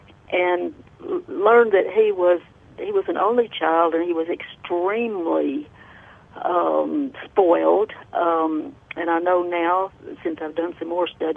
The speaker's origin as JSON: {"language": "English", "town": "Aspermont", "region": "Texas", "country": "United States", "tie": "born there", "lives_now": "Alpine, United States", "said": "I am Alpine, Texas. I was born in Aspermont, which you probably never heard of. Anyway, I'm in Alpine now."}